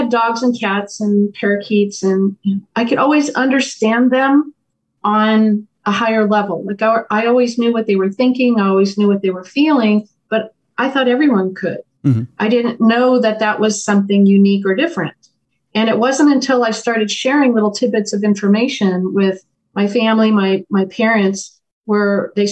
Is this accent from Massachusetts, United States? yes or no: no; California, United States; And I grew up right by Disneyland. Mm-hmm. I grew up in Southern California, so we would go there all the time.